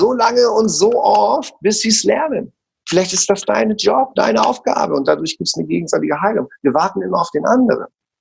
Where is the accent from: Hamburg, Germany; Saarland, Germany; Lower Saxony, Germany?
Hamburg, Germany; born there; moved away as an adult; ich bin in Hamburg geboren, ne?